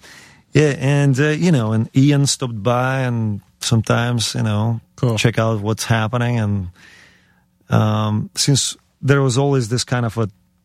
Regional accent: Ukraine; moved away; I came from Ukraine. I mean, and I was very much, my whole like punk rock taste was formed there.

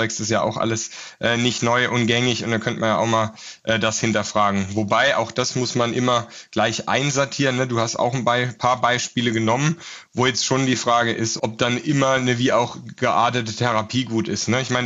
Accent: Rhineland-Palatinate, Germany; Also so viel Wasser dann auch in den Wein, wobei das als Pfälzer macht man das gerne, das ist dann eine gute Schorle

